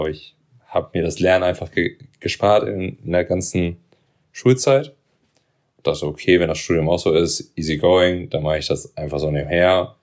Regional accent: Göttingen, Lower Saxony, Germany; Ich komme aus der Nähe von Göttingen

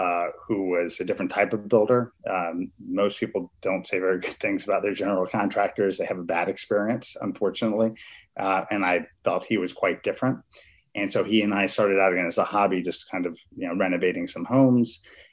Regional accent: Miami, Florida, United States; I grew up in Miami. And so I remember what Miami was kind of as a child.

